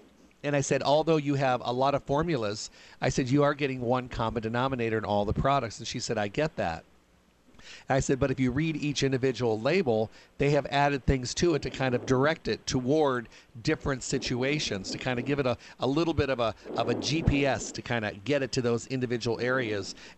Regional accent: Michigan, United States; I grew up in Michigan and, you know, way out in the country

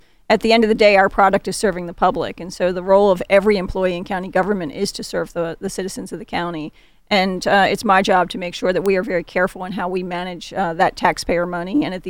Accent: Baltimore, Maryland, United States; You know, I grew up in East Baltimore, and at the time I was living in Northern Virginia

